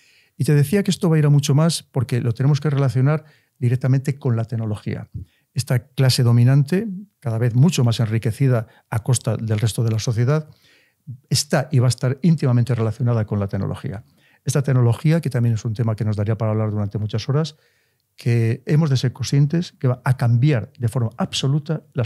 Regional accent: León, Castile and León, Spain; yo soy de León, soy de origen muy humilde, de un barrio que se llama El Crucero, que además este barrio del Crucero está al otro lado del río Bernesga, en cierto modo un poco separado del resto de la ciudad.

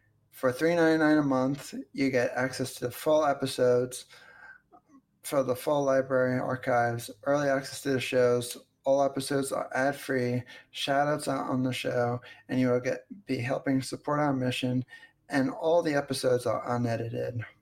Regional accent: New Jersey, United States; when I grew up in New Jersey, before I moved to Pennsylvania

